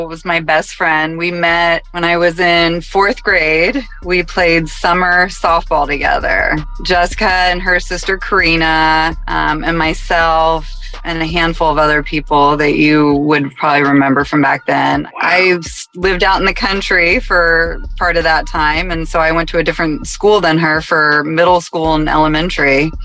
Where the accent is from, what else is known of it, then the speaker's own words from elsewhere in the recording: Spokane, Washington, United States; I am grew up in Spokane, Washington.